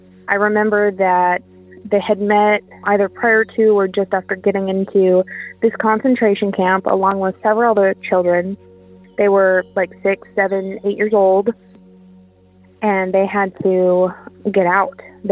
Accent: Montana, United States; now in Texas, United States; I'm formerly from Montana. I now currently reside in Texas.

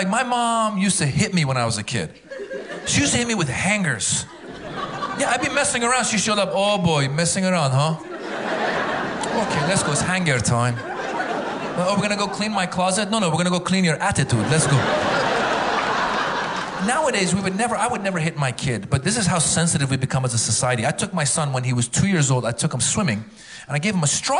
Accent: Iran; English is a second language; I am from the Iran, no English.

